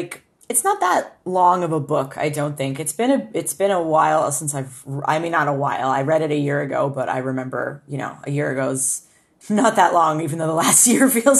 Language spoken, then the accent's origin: English; Canada; it's interesting reading Stephen King as a Canadian because you don't get a lot of the like cultural context sometimes.